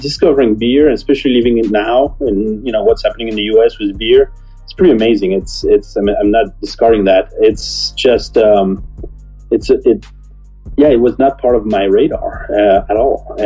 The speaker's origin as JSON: {"language": "English", "region": "Provence-Alpes-Côte d'Azur", "country": "France", "tie": "born or raised there", "lives_now": "United States", "said": "And that's why I grew up in Provence, so I'm skewed towards light and pink."}